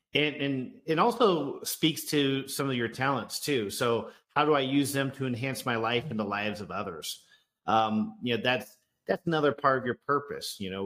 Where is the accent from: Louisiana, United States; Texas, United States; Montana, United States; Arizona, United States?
Montana, United States; Yeah, it reminds me of growing up in Montana.